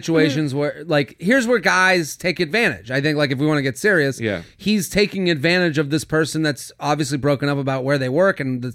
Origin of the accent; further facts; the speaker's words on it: United States; now in Israel; I'm an American living in Israel and a huge fan.